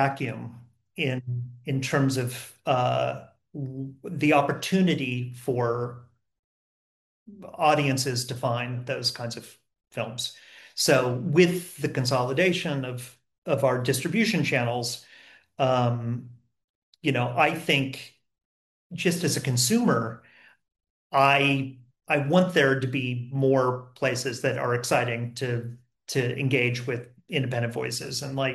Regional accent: California, United States; I was a kid from Southern California who went to school back east.

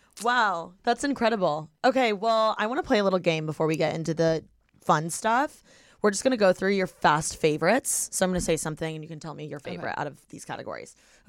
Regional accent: Indiana, United States; Okay, so I'm from Indiana.

